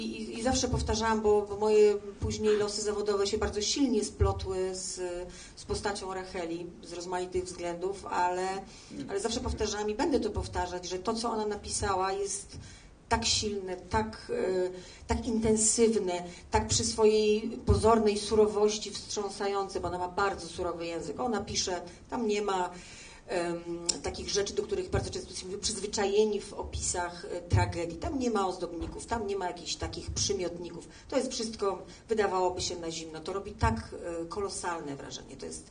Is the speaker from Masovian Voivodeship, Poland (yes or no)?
yes; Warsaw, Masovian Voivodeship, Poland; mimo że jestem warszawianką